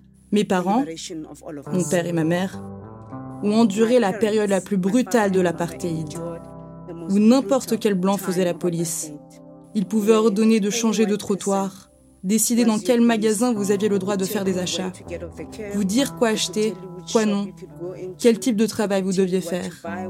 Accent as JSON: {"language": "French", "town": "Mamelodi", "region": "Gauteng", "country": "South Africa", "tie": "born or raised there", "said": "Je suis né en 1969 à Mamelodi, un township à 20 km de la capitale de l'Afrique du Sud, Pretoria."}